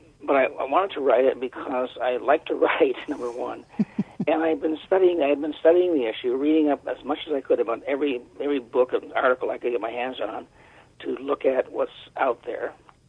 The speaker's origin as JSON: {"language": "English", "region": "Midwest", "country": "United States", "said": "I wasn't accepted because I'm from the Midwest, probably"}